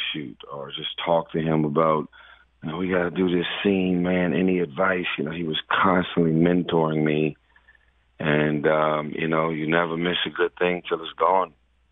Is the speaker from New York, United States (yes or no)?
no; Los Angeles, California, United States; But my truth is, I'm from South Central L.A., And when you in the hood, they always talk a lot of mess about people who go Hollywood.